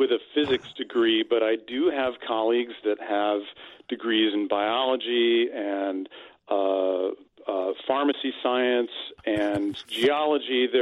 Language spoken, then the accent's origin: English; Ohio, United States; I grew up in Northeast Ohio, and they offered some wind instrument opportunities to us in elementary school